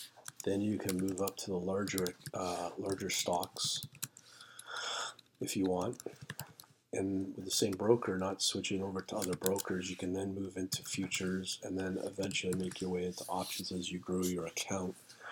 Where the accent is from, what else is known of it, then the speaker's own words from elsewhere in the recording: Canada; I'm Canadian